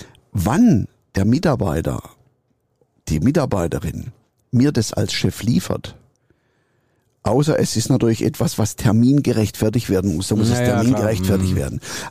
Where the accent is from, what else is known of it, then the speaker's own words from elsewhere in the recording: Swabia, Germany; Also, weißt du, ich komme ja aus Schwaben.